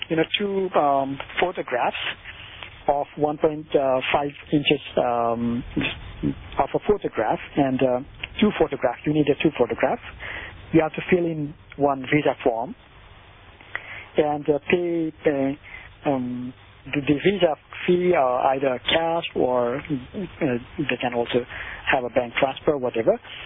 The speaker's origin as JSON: {"language": "English", "country": "Nepal", "second_language": "English", "said": "Our currency is called Nepalese rupee, as Indian also called rupee, and our Nepalese rupee."}